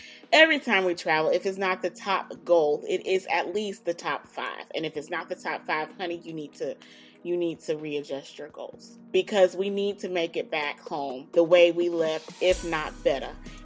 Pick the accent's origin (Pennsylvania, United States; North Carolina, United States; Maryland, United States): North Carolina, United States; We're from North Carolina. We from the good old country of North Kakalaki.